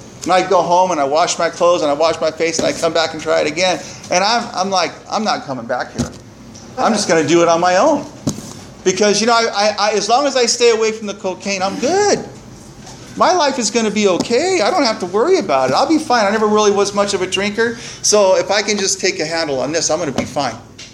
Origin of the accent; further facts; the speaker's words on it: Santa Maria, California, United States; Growing up in Santa Maria made it easy to come home.